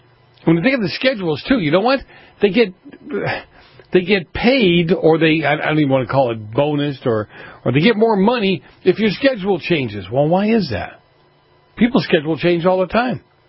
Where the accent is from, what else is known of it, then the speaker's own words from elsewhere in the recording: East Coast, United States; the ones that I grew up with on the East Coast, which were pretty much enclosed in a big brick building, right?